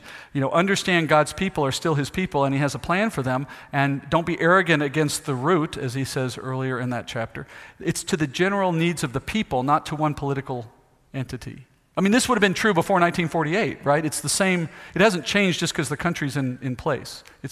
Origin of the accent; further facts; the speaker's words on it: United States; I'm an American. I was in the military. I'm pro-America, you know.